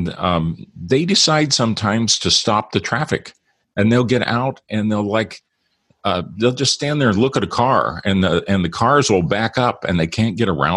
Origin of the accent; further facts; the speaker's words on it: Midwest, United States; And it kind of reminds me of my growing up in the Midwest, where that way about hogs.